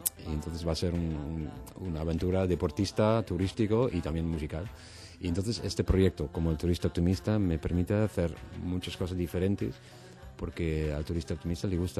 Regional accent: Netherlands; Spanish is a second language; now in Spain; yo como fuera soy holandés

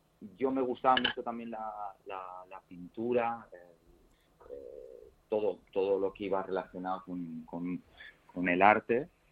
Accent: Barcelona, Catalonia, Spain; he vivido en muchísimos sitios a lo largo de mi vida, pero sí, soy de Barcelona.

